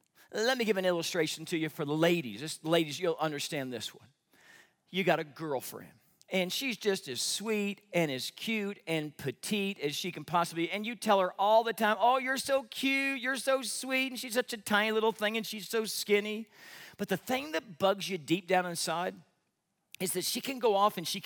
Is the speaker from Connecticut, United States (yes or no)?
no; Missouri, United States; I grew up in Missouri, and Missouri's more like the South, and there was a lot of racism, and there was a lot of prejudice.